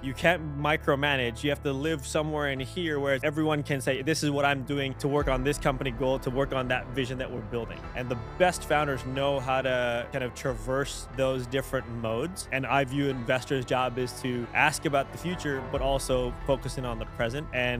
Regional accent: Indonesia; We grew up together in Indonesia.

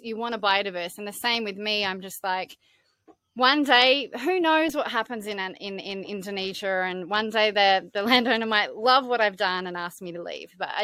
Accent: Australia; I am still an Australian. I'm very connected to that.

